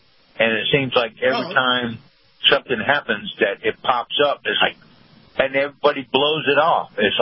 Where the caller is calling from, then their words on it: Sarasota, Florida, United States; Morning, Mr. Carl, Mr. Frank. … down here in Sarasota.